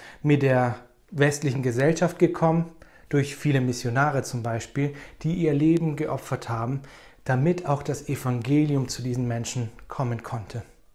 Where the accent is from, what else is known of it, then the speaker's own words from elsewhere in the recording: Rome, Lazio, Italy; Ich bin damals in Rom aufgewachsen. Meine Eltern sind Missionare in Rom.